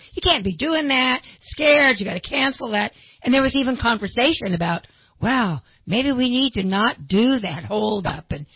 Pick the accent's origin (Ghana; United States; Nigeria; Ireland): United States; Idaho; now in Redding, United States; I'm not a native California. I came from Idaho.